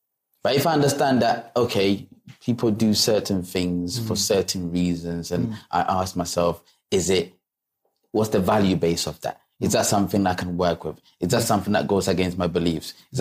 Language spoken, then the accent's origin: English; London, United Kingdom; I didn't say, but I'm from London, I don't take my shoes off.